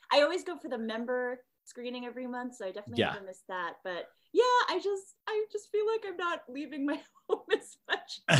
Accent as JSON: {"language": "English", "region": "New Jersey", "country": "United States", "tie": "born or raised there", "said": "I grew up in New Jersey. So we have some nice museums near us where I grew up."}